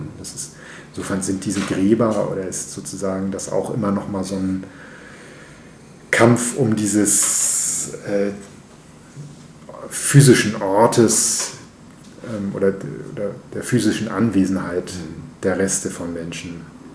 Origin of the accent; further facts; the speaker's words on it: Hamburg, Germany; als Hamburger kennt man ja auch sowas wie Ohlsdorf oder Hügendorf